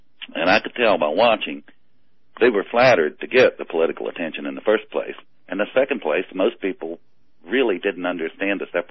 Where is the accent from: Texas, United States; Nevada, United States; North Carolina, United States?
North Carolina, United States; Or in my hometown, right here. The town proper itself is 26,000 people.